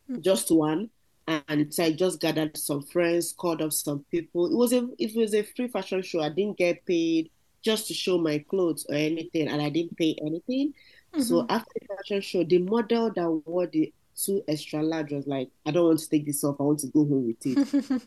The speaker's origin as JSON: {"language": "English", "country": "Nigeria", "moved": "yes", "lives_now": "Vancouver, Canada", "said": "And then I'm originally from Nigeria. 2015, I moved to Canada."}